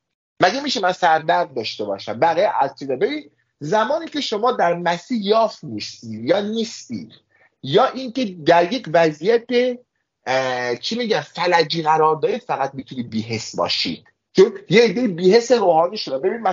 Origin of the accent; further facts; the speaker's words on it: Iran; خوشبختانه ما ایرانی هستیم